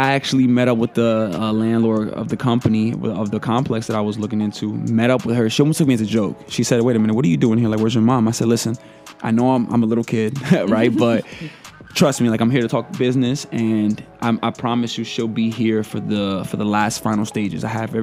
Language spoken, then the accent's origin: English; Newark, New Jersey, United States; Yeah, I'm from Newark, New Jersey. I moved out of Newark when I was 15 to a town not too far from